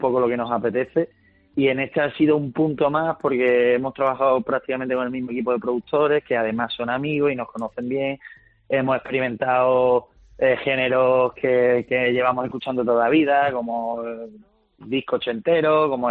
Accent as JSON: {"language": "Spanish", "town": "Málaga", "region": "Andalusia", "country": "Spain", "said": "al final nos juntamos, somos malagueños y hemos hecho muchas migas"}